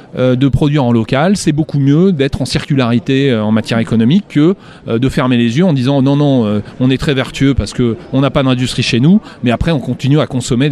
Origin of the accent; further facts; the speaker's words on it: Auvergne-Rhône-Alpes, France; je viens d'Auvergne, j'ai mon village... Il y avait 2500 habitants au début du XXe siècle, il y en a 600.